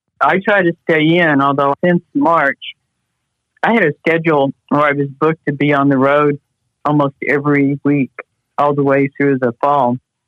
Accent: Tulsa, Oklahoma, United States; we grew up in Tulsa, which has been confirmed that it's the Muscogee Creek Nation Reservation in an urban community with a lot of Creeks, Seminoles, Cherokees in the neighborhood.

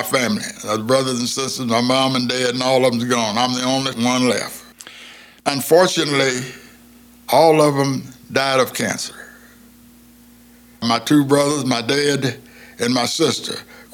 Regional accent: Chelsea, Oklahoma, United States; born there; I was born in Chelsea, Oklahoma. Chelsea, Oklahoma is a small town on Highway 66, about 40 miles north of Tulsa, Oklahoma, about 18 miles north of Claremore.

